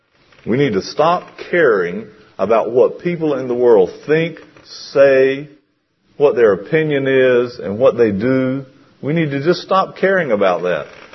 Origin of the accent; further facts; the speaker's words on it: North Carolina, United States; Three teenage boys growing up in North Carolina.